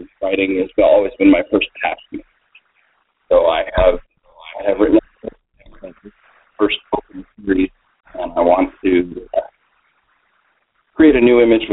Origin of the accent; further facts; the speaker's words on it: Colorado, United States; I grew up in Colorado.